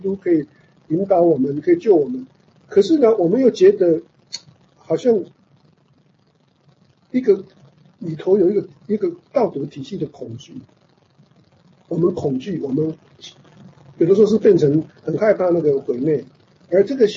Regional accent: China

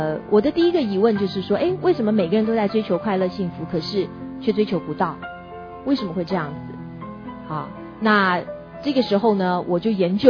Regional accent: Taiwan; now in United States; 那比方说吧，我们从台湾来的我喜欢吃欧阿米耍，对不对？我到了美国之后就很想念欧阿米耍

